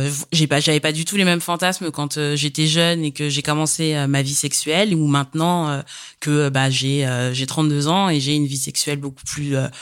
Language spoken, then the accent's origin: French; Île-de-France, France; Ok, alors moi j'ai 32 ans et je suis de région parisienne.